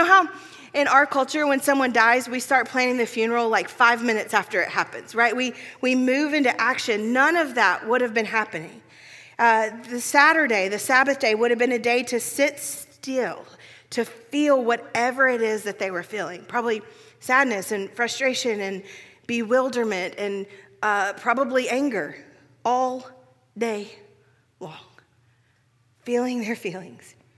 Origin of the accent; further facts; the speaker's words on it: Southern United States, United States; Like, I'm from the South, we cook our feelings, right?